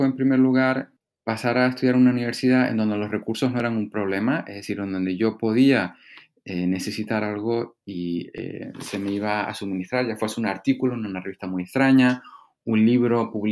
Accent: Canary Islands, Spain; moved away as an adult; Yo realmente me fui directamente de Canarias, de una universidad buena, pero una universidad con recursos limitados, a Stanford

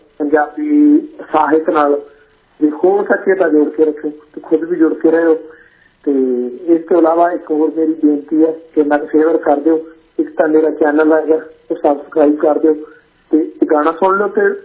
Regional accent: Kotpatta, Punjab, India; ਮੈਂ ਬੇਸਿਕਲੀ ਬਠਿੰਡਾ ਦੇ ਕੋਲੇ ਮੇਰਾ ਪਿੰਡ ਬਿਲੋਂਗ ਕਰਦਾ ਤੇ ਜਿਹੜੇ ਮੇਰੇ ਪੂਰਵ ਸੀਗੇ ਉਹ ਡਿਸਟ੍ਰਿਕਟ ਰੋਪੜ ਨੂੰ ਬਿਲੋਂਗ ਕਰਦੇ ਸੀ ਪਰ ਮੈਂ ਮੇਰਾ ਜਨਮ ਜਿਹੜਾ ਹੈਗਾ ਪਿੰਡ ਕੋਟਪੱਤਾ ਹੀ ਹੋਇਆ ਮੇਰੀ ਪੜ੍ਹਾਈ ਬਠਿੰਡੇ ਦੀ ਹੈ

